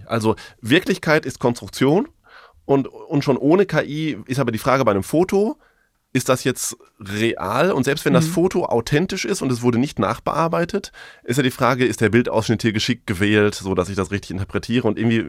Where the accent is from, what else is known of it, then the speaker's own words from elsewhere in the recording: North Rhine-Westphalia, Germany; Hier im Ruhrgebiet, wo ich herkomme, ist ja Türkisch zweite Amtssprache.